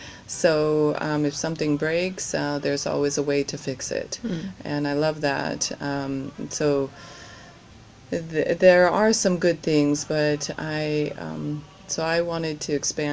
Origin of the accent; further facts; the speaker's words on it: United States; now in Zanzibar, Tanzania; I am an American who has found a second home in Zanzibar, so I live in Zanzibar, Tanzania.